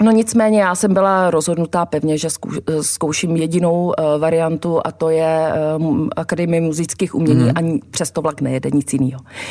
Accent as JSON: {"language": "Czech", "town": "Karviná", "region": "Moravian-Silesian Region", "country": "Czechia", "tie": "born or raised there", "moved": "yes", "said": "až když jsem se odstěhovala z Karviné, tak jsem poznala ty rozdíly, ale když teď koukám zpátky na to město, na to svoje dětství, tak jsem si myslím, že to jako prožila moc hezký dětství"}